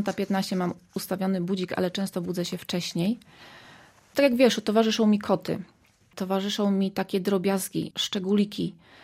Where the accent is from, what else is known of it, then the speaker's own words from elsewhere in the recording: Chyże, Lublin Voivodeship, Poland; Ja jestem wychowana na wsi, pochodzę ze wsi, z Roztocza, z takiej wioski Chyże.